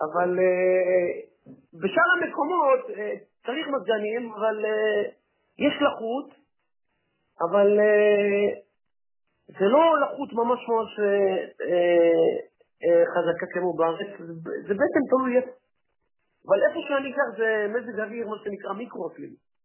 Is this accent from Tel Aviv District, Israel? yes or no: yes; Bat Yam, Tel Aviv District, Israel; אני במקור ישראלי, אני במקור מבת ים, אני בת ימי, אני, המשפחה שלי היא אחת מהמשפחות הכי ותיקות בענש בת ים, של חב"ד.